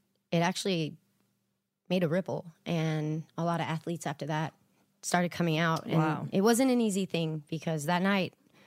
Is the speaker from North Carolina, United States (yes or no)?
no; Texas, United States; born there; Obviously, you know, I said I was born in Texas and I was raised Southern Baptist.